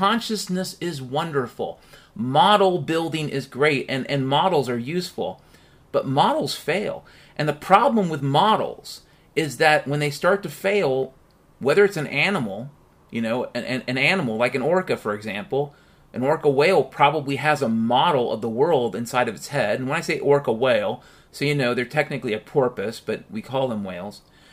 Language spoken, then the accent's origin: English; Washington, United States; And by the way, I grew up in Washington State, you fuck.